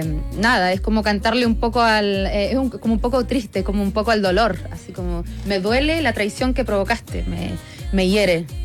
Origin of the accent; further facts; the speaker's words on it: Argentina; accent: hybrid; Crecí con esa cultura de la cumbia en Argentina